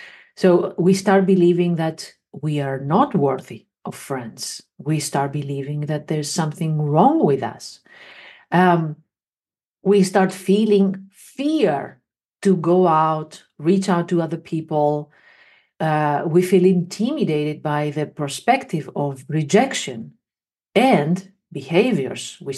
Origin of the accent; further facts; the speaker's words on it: Greece; now in Netherlands; I was here already in the Netherlands. Originally, I'm from Greece. And it was just 1 year after I moved to the Netherlands.